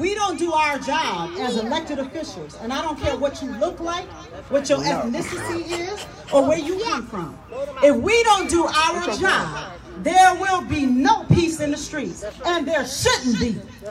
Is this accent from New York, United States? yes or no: no; Champaign, Illinois, United States; I am from Champaign-Urbana.